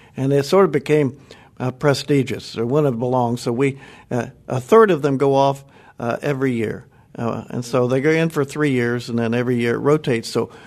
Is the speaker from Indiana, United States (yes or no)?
yes; Indiana, United States; Well, I grew up in Indiana, so obviously I didn't know anything much about Revolutionary War till I got here.